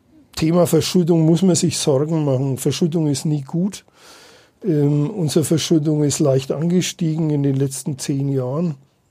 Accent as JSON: {"language": "German", "town": "Nuremberg", "region": "Bavaria", "country": "Germany", "tie": "born or raised there", "said": "ich bin ja auch gebürtiger Nürnberger, bin Nürnberger Bürger"}